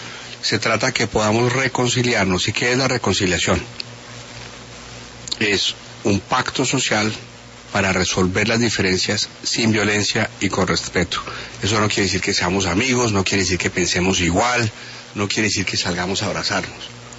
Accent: Colombia; como muchos colombianos

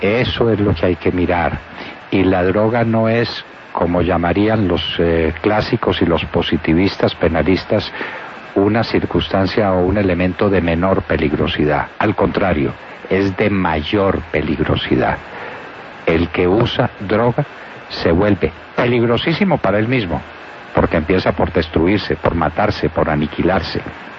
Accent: Colombia; que somos todos los colombianos

